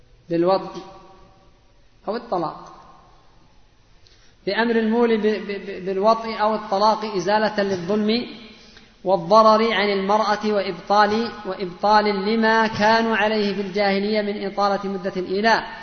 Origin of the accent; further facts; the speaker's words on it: Yemen; وهذه مشكلة ثانية عندنا في اليمن